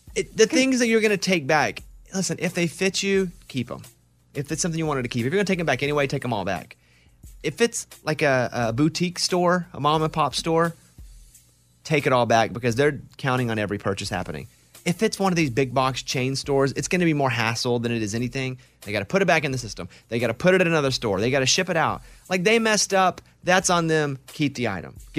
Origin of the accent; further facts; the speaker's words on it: Arkansas, United States; I think it's acceptable because I'm from Arkansas, I'm over it.